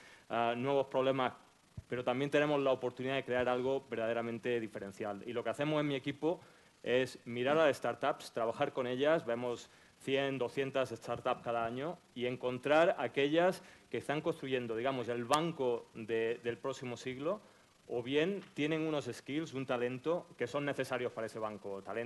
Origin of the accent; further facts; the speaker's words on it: Almería, Andalusia, Spain; also born or lived in United States; Yo soy almeriense, como podéis oír por el acento. Mis padres me mandaron a Estados Unidos un año para aprender inglés, me quedé 16 años fuera.